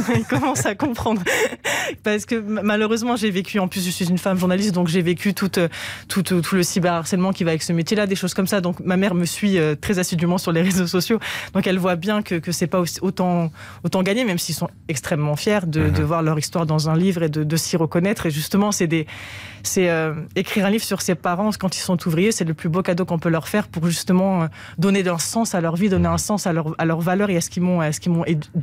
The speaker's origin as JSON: {"language": "French", "region": "south of France", "country": "France", "tie": "born or raised there", "accent": "southern French", "said": "Vous l'entendez plus, mon accent du Sud. Alors que j'ai quand même grandi dans le Sud et qu'il est assez marqué. Des fois, il revient de temps en temps quand on me titille un petit peu ou quand je suis en compagnie de sudistes, il revient très facilement."}